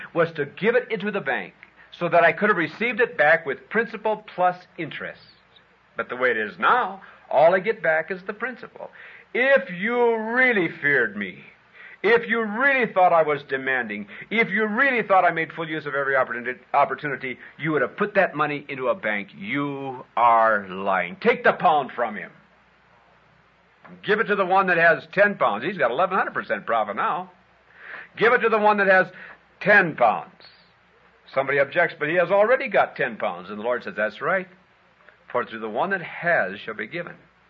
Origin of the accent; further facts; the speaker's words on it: Hinckley, Minnesota, United States; back in my hometown of Hinckley, Minnesota, this actually happened one time.